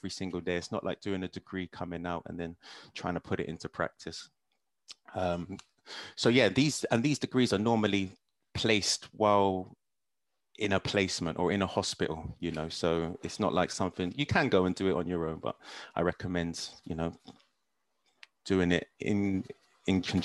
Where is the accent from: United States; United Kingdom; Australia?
United Kingdom; Luton, East of England; moved away as an adult; now in London, United Kingdom; I came from Luton when, you know, I pretty much reached the end of what I can do. You know, it's one path or the other path. So I moved to London to just try anything new.